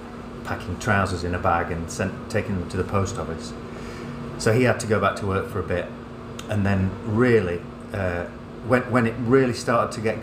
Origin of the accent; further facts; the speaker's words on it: Yorkshire and the Humber, United Kingdom; You know, we're from Yorkshire, so